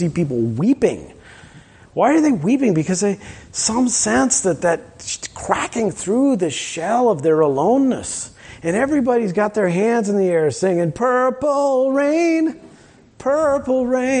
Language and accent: English; Minnesota, United States; being a Minnesotan, it is important generally to talk about